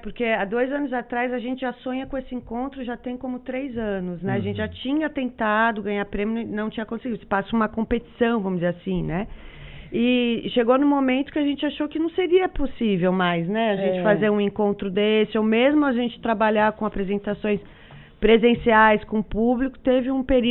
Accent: Florianópolis, Santa Catarina, Brazil; Florianópolis.

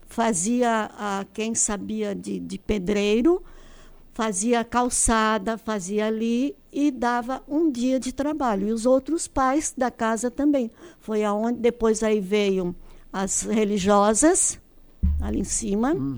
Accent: Urussanga, Santa Catarina, Brazil; Sim, nasci em Urussanga, lá no Rio Barro Vermelho.

